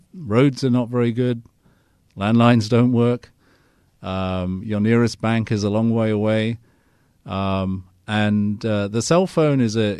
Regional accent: Kenya; I was brought up in Kenya

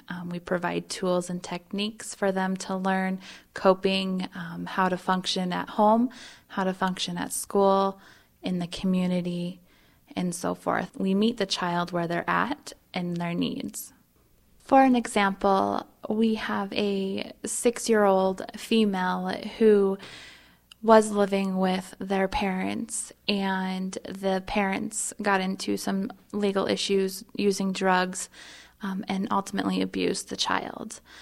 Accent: Livingston, Montana, United States; I grew up in Livingston, Montana.

